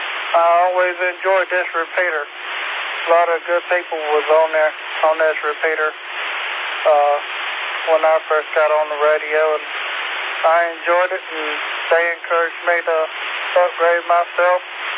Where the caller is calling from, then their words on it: Rock Hill, South Carolina, United States; I'm in Rock Hill, about 15 miles south of Charlotte. I am I'm 82 miles from Greenville and from the repeater.